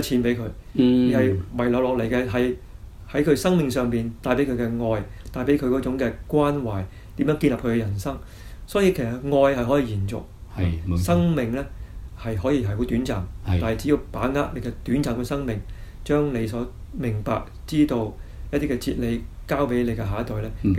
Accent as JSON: {"language": "Cantonese", "country": "China", "said": "我哋中國人啊，不嬲都好唔中意講死亡"}